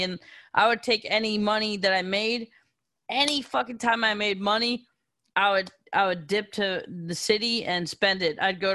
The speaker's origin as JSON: {"language": "English", "region": "New York", "country": "United States", "tie": "born or raised there", "said": "See, I grew up in New York and on 98.7 Kiss FM on like Sundays, every Sunday, they had like a big reggae day."}